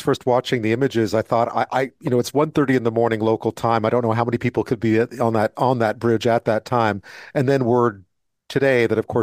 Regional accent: Montreal, Quebec, Canada; I grew up in Montreal, which is another port city with bridges.

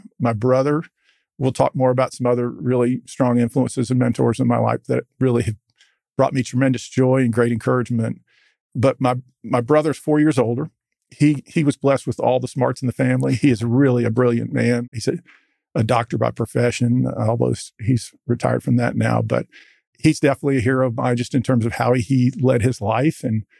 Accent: Houston, Texas, United States; also born or lived in Jacksonville / Minneapolis / Minnetonka; I was born in Jacksonville, Florida, which is a great spot, and then moved pretty quickly to Minneapolis, Minnesota, then again to Minnetonka, Minnesota, and then to Houston, Texas for elementary school and junior high.

